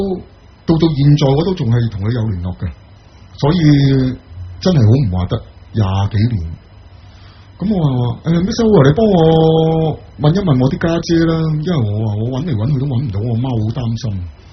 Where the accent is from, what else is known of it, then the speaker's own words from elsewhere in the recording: Hong Kong; 因为我以前小的时候在香港